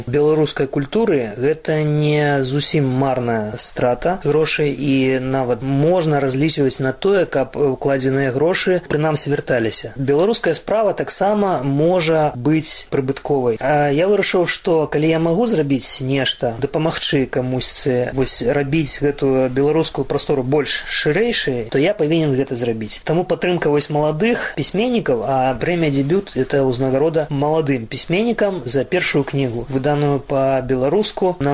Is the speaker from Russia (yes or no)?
yes; Sverdlovsk, Sverdlovsk Oblast, Russia; also born or lived in Snezhinsk; за савецкім часам Челябінск 70. Гэта закрыты цэнтр атамнай прамысловасці. Бацькі працавалі там, але калі мне было 3 гады, то мы з'ехалі в Свердловск. Всё маё жыццё было звязана з Свердловскам.